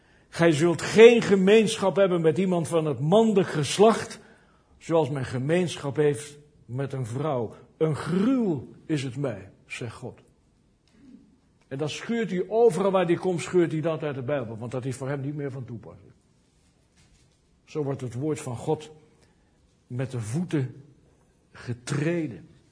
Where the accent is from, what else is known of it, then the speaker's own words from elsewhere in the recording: Kampen, Overijssel, Netherlands; ik kom uit Kampen. Nou, dat was vroeger het mekka van de protestanten